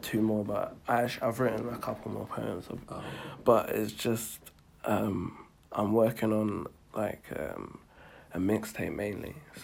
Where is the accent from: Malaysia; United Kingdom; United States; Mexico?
United Kingdom; born there; I am a British-born Afro-Caribbean.